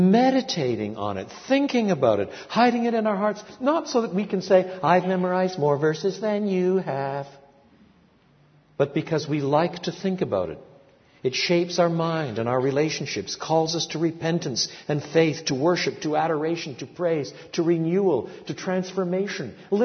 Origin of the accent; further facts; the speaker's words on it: Quebec, Canada; When I was growing up in French Canada, we lived on the dirtiest river in Quebec, la Rivière Saint-François.